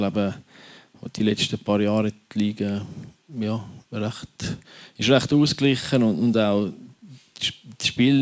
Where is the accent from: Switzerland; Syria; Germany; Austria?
Switzerland; Ja, ich glaube, der Stellenwert dort vom Sport ist noch mal ein bisschen höher als bei uns in der Schweiz